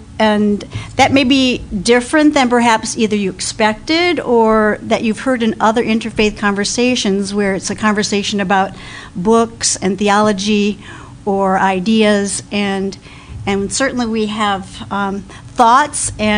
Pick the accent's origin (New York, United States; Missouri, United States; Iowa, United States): Iowa, United States; Cedar Rapids; When I grew up in Cedar Rapids, Iowa, I just remember as a small child, wherever I was, I loved going to church.